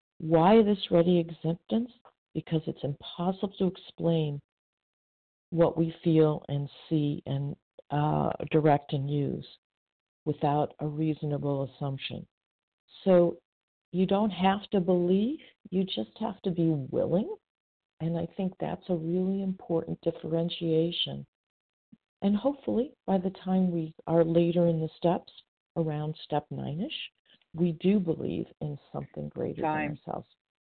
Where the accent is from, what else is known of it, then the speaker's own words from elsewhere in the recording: California, United States; from Northern California as well.